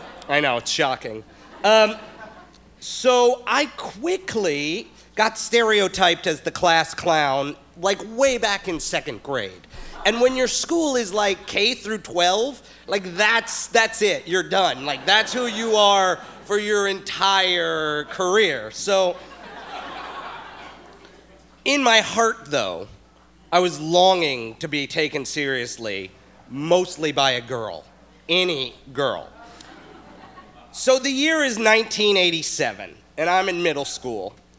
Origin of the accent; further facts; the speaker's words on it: Chicago, Illinois, United States; I grew up in Chicago, and I went to a very...